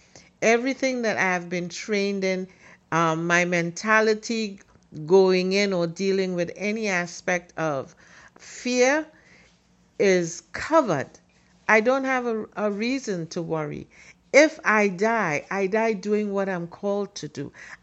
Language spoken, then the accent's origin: English; Trinidad & Tobago; now in Cambridge, United States; And so sometimes I would be with her when she goes to functions like the carnivals and so forth in Trinidad, or any major event in which the Red Cross was asked to be on site. And in my village, she was kno